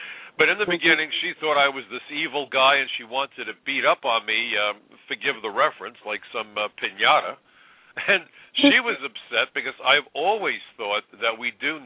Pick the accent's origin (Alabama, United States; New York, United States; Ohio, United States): New York, United States; But with all the diversity, and as a New Yorker, you know, I love the diversity of New York.